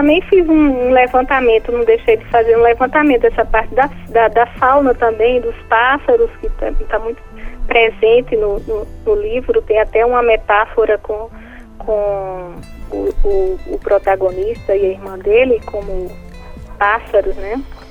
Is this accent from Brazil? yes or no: yes; João Pessoa, Paraíba, Brazil; also born or lived in Campina Grande; eu nasci em Campina Grande, mas morei... Não cheguei nem a viver em Campina, porque o médico da minha mãe era de lá, de Campina Grande. Então ela passou só menos de um mês e me trouxe para João Pessoa. Só que os meus pais são sertanejos